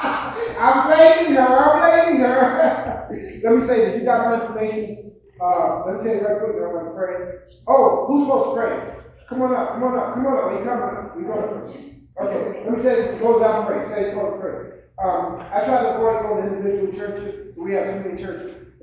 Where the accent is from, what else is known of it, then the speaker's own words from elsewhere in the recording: New York, United States; I grew up in Harlem, New York, pimps, prostitutes.